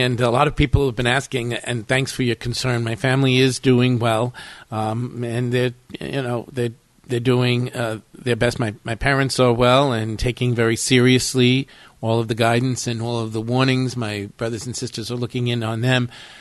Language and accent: English; Long Island, New York, United States; growing up on Long Island, sometimes you look outside and say, what hurricane